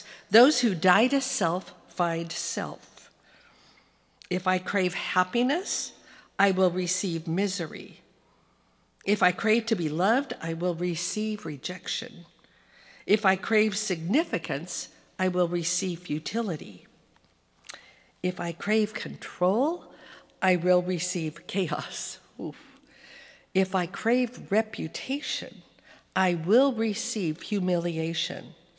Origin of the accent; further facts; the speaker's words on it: Portland, Oregon, United States; and then God in His kindness had moved us back to my hometown, Portland, Oregon.